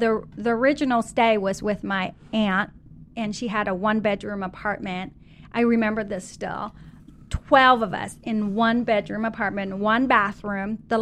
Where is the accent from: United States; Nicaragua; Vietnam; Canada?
Vietnam; So the two of us were born and raised in Vietnam by my dad's parents.